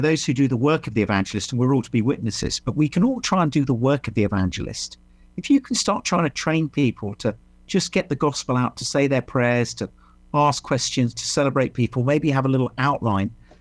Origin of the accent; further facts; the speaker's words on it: England, United Kingdom; really middle-class English arrogant thing to say, this is why in Hollywood the worst villains have my accent.